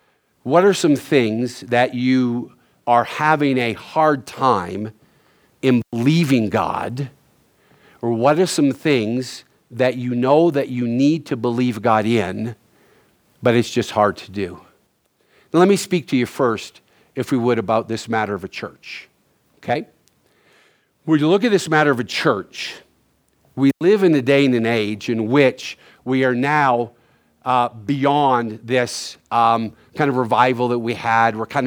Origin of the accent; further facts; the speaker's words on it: Maine, United States; And the only problem with that is that I grew up on the Canadian border in northern Maine.